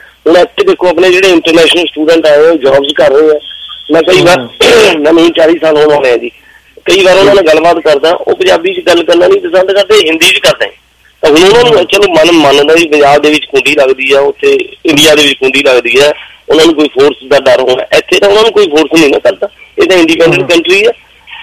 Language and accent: Punjabi; Punjab, India; ਅਸੀਂ ਪੰਜਾਬੀ ਹਾਂ, ਪੰਜਾਬੀ ਚੱਲਦੀ ਰਹੇਗੀ, ਹਮੇਸ਼ਾ ਜ਼ਿੰਦੀ ਰਹੇਗੀ।